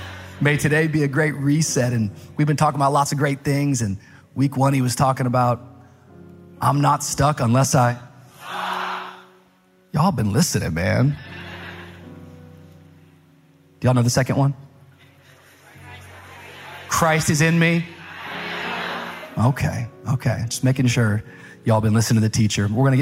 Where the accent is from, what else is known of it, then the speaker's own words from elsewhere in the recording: Tacoma, Washington, United States; now in Miami, United States; Now, I'm from Miami. Maybe you don't know about Miami time. But in 1998, I moved all the way from Tacoma, Washington to the city of Miami.